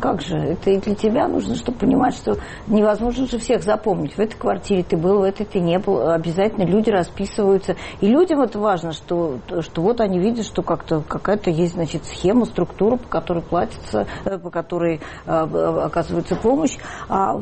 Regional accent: Moscow, Russia; они знали, что я человек из Москвы, они знали, что я журналист

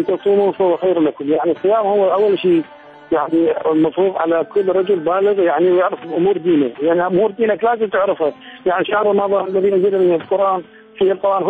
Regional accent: Iraq; أن نرجع على بلدنا كعراقيين، هو عراقيين المفروض نضحي حيويتنا العراقية

